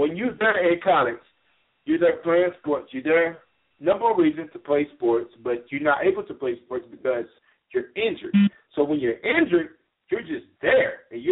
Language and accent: English; Muskogee, Oklahoma, United States; Like, I know where I come from Muskogee.